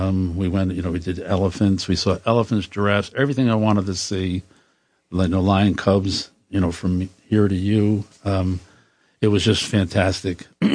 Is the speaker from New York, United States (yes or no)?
yes; Roscoe, New York, United States; being born and raised in Roscoe, fishing was the thing.